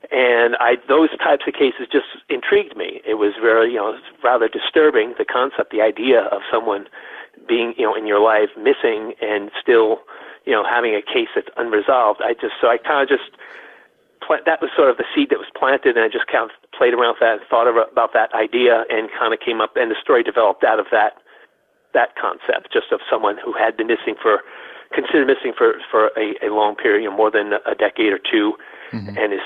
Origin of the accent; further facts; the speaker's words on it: New York City, New York, United States; Well, I came from New York. I grew up in New York City. And again, that's why I started playing music there. I started acting there. And I had lived there my whole life.